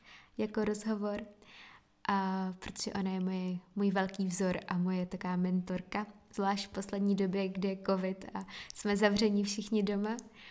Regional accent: Brno, South Moravian Region, Czechia; Je mi 24 let, jsem z Brna v podstatě.

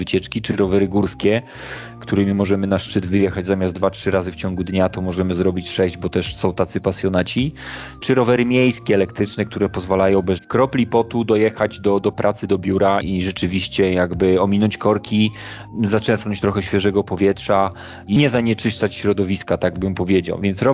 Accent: Warmian-Masurian Voivodeship, Poland; Ja pochodzę z Mazur

